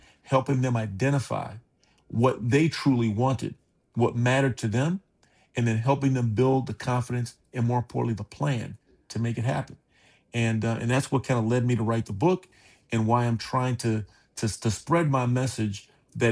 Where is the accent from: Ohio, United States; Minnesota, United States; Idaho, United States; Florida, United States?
Florida, United States; Key West; But I'm originally from Key West, Florida. A lot of people, when I tell them that, they don't think that people actually live there. They think it's just tourists go there. But there are people that live there.